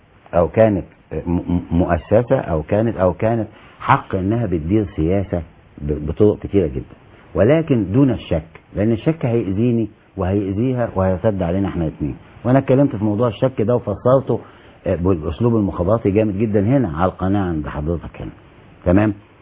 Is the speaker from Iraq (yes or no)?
no; Egypt; انا راجل مصري عربي مسلم، دي هويتي المعروفه